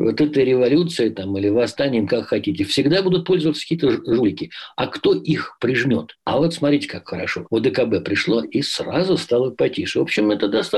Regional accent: Kazakhstan; Да и вообще мы, казахи, сам хотим жить, как минимум, где-то в полуевропе.

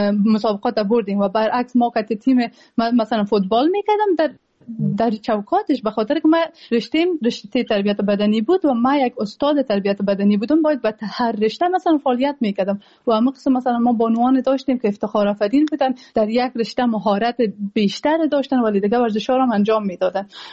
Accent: Afghanistan; now in Germany

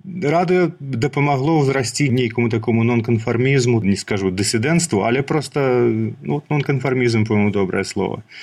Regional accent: Minsk, Belarus; Я з Менску. Доўгі час нават мала куды з Менску выязджаў, ну толькі да адной бабкі дзеда ў Барысаў і да другой бабкі дзеда на Бярэзыншчыну, а кудысьці за межы Беларусі да 13-14 гадоў бадай што і нікуды не выязджаў.

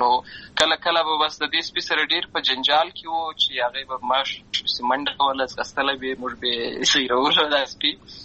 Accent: Lashkar Gah, Helmand, Afghanistan; also born or lived in Uruzgan; زه په اصل کې د اروزګان ولایت یم، اما زه په هلمند ولایت لشکرګاه کې پیدا شوی یم، همالته لوی شوی یم، همالته مې ښوونځی لوستې ده، همالته مې ټول ژوند مې له هماغه ځای څخه پیل شوی دی، خو په اصل کې زه د اروزګان ولایت څخه.

